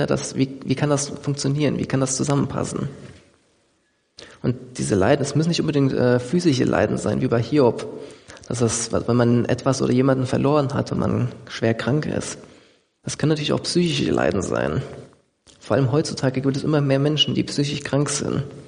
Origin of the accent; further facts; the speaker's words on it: Dillenburg, Hesse, Germany; Oder in meinem Heimatort Dillenburg, wo ich ursprünglich herkomme, gibt es, glaube ich, 6 Metzgereien, 7 Bäckereien, 3 Supermärkte